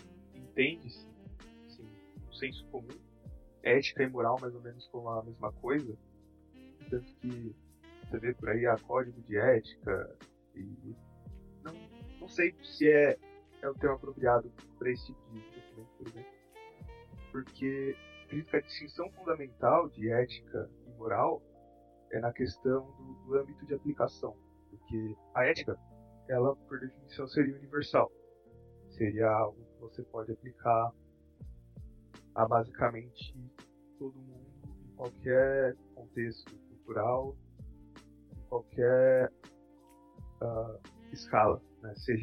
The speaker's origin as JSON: {"language": "Portuguese", "region": "São Paulo", "country": "Brazil", "said": "sou de São Paulo, capital."}